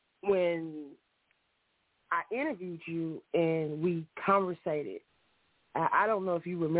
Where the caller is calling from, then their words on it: Union City, Georgia, United States; I'm calling from Union City, Georgia tonight.